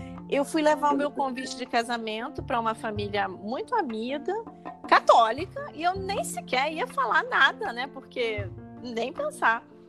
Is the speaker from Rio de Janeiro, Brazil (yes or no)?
yes; Rio de Janeiro, Brazil; Eu sou do Rio de Janeiro, a minha família toda é católica, eu sou a primeira espírita.